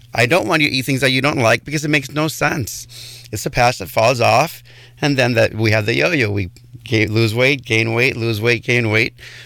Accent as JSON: {"language": "English", "country": "Puerto Rico", "said": "I'm from Puerto Rico."}